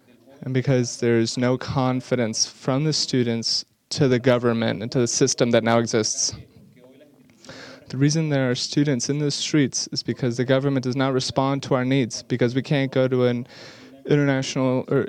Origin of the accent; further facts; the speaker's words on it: Venezuela; We are young people from Venezuela, united, without an ideology to go out in the streets